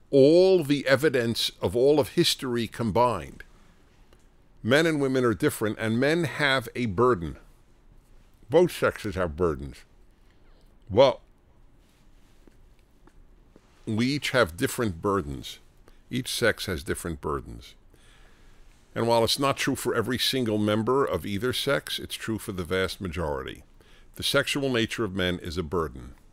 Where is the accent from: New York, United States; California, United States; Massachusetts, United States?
New York, United States; New York City; I grew up in New York City, and I had a ticket for $1 because they gave tickets to high school students for $1.